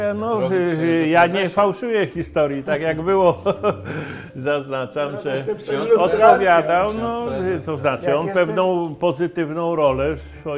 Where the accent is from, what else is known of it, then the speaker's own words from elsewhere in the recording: Kraków, Lesser Poland, Poland; born there; Moi rodzice mieszkali w Krakowie, ja się urodziłem w Krakowie